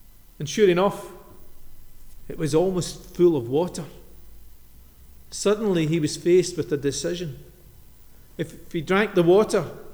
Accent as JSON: {"language": "English", "region": "Scotland", "country": "United Kingdom", "said": "We're Scottish. We like to think that we're in control of our lives and that we call all the shots."}